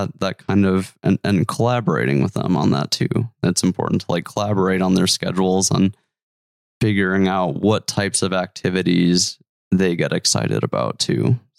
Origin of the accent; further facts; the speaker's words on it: Wisconsin, United States; now in Virginia, United States; And growing up in Wisconsin, we did not have the types of rocks to ride on that are out here in Virginia.